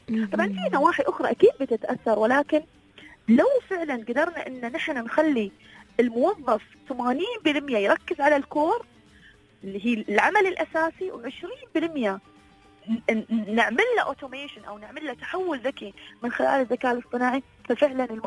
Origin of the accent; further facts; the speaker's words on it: United Arab Emirates; عندنا في الإمارات